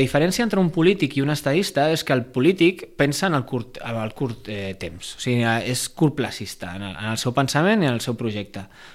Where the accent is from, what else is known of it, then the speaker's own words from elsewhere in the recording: Sitges, Catalonia, Spain; Nosaltres venim de Sitges. I això és important, perquè nosaltres considerem que és igual el temps que un porti vivint a Sitges. Jo, en el meu cas, porto tota la vida, la meva família també, els meus avis també, sóc d'aquí d'arrel